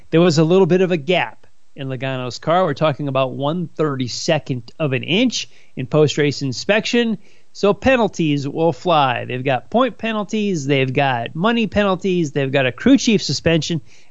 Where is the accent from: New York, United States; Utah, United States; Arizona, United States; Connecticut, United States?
Connecticut, United States; our man David Gravel from my home state of Connecticut